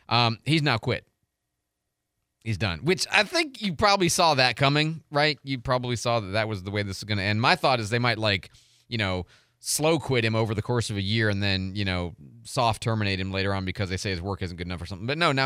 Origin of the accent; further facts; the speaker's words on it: Midwest, United States; I grew up going to Red Lobster. I grew up going to, Long John Silver's, so I'm a Midwesterner for when it comes to seafood